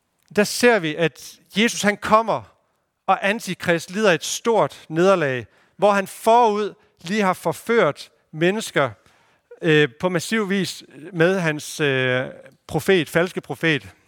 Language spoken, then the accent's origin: Danish; Aalborg, North Denmark Region, Denmark; also born or lived in Copenhagen; jeg har boet i København, god tid, men jeg er bare ikke storbysmenneske på den måde. Jeg kommer fra Aalborg, men det var helt ude i kanten af Aalborg med marker rundt omkring